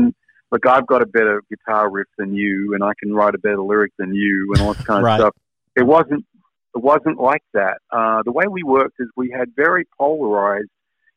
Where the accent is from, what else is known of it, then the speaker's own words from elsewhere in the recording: Australia; being an Australian